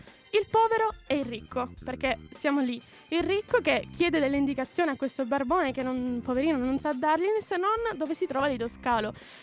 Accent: Sicily, Italy; è mio usanza raddoppiare, sono siciliana purtroppo, le doppie ci sono e si sentono.

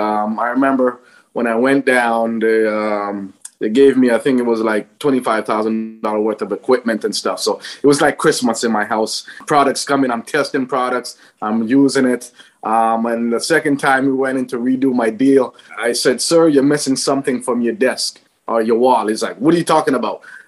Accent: Jamaica; now in Canada; Well, I grew up in Jamaica.

